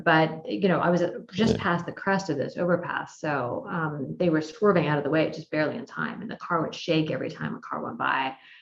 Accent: Washington, United States; Washington State, where I grew up, one summer around midnight. And as I was crossing an overpass back into my hometown

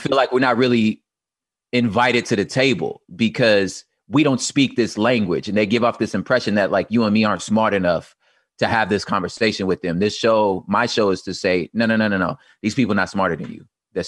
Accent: Los Angeles, California, United States; Now, granted, I grew up in Los Angeles, which was remarkably diverse, you know

